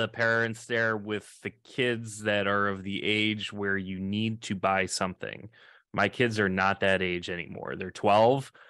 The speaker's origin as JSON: {"language": "English", "town": "New York City", "region": "New York", "country": "United States", "tie": "born or raised there", "said": "I'm just jealous you're going back to my hometown. I was born in New York City."}